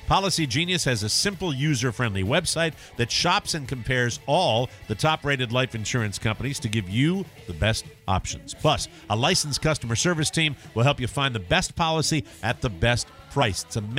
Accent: Glastonbury, Connecticut, United States; I was living in my hometown of Glastonbury, Connecticut, when ESPN was created.

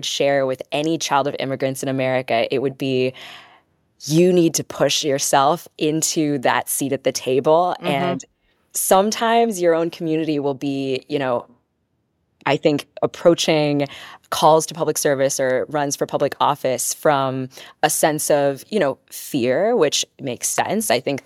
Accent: Bethlehem, Pennsylvania, United States; I am a hometown kid through and through. And growing up in Bethlehem, Pennsylvania was the most impactful life experience

